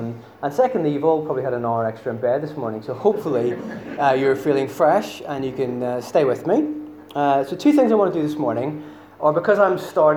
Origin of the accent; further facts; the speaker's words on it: Northern Ireland, United Kingdom; you may have noticed I'm from Northern Ireland, I know I've got a very subtle accent.